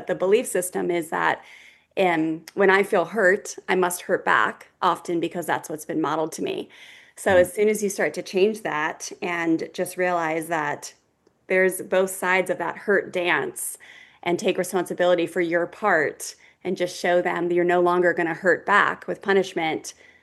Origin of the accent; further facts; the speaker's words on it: Maryland, United States; I did not grow up in the church at all. I grew up in Maryland